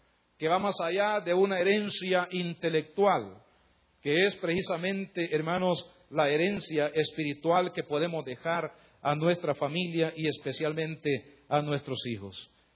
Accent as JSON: {"language": "Spanish", "country": "El Salvador", "said": "en nuestros términos aquí como salvadoreños"}